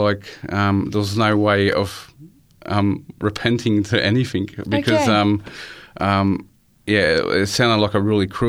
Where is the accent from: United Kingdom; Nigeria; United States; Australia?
Australia; Chester Hill, New South Wales; I grew up in Chester Hill, which is like South Granville, in between Parramatta and Bankstown. But in Bankstown Hospital.